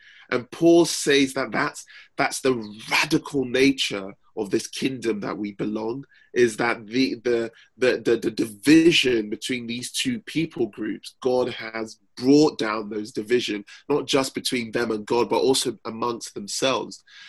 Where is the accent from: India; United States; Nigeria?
Nigeria; Like, for example, I'm Nigerian, I'm British Nigerian